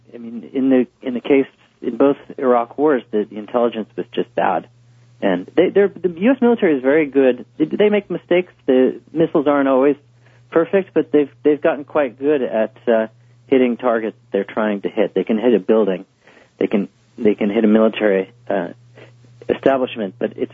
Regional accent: United States

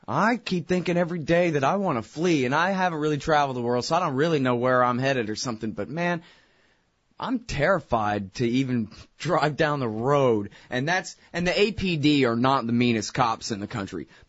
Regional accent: Texas, United States; I guess, I'm from Texas. And I grew up around people of all different

